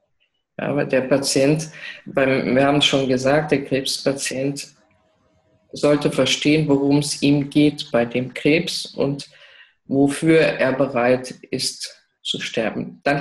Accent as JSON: {"language": "German", "country": "Belgium", "said": "Bei uns in Belgien und in Frankreich ist ja das Dekodieren schon sehr bekannt."}